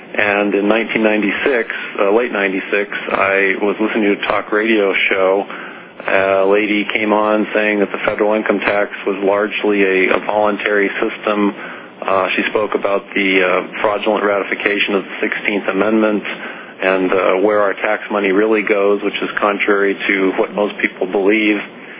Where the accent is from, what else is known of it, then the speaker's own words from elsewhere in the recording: San Jose, California, United States; I'm from San Jose, California, Ron.